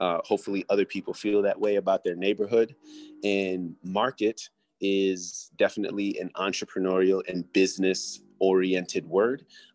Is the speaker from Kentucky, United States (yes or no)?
no; Lansing, Michigan, United States; I'm from Lansing. I'm trained as an artist and a designer, and I am really interested in business and entrepreneurship.